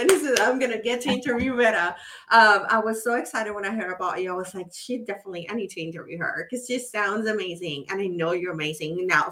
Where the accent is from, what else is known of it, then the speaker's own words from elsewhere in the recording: Puerto Rico; born there; I was born in Puerto Rico, so I was like in my own Caribbean bubble.